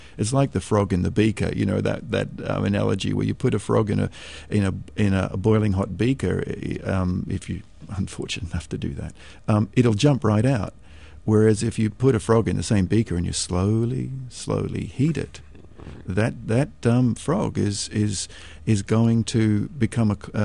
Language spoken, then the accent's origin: English; Australia; I grew up in Australia, you can probably tell my accent, I'm a little further south than Georgia.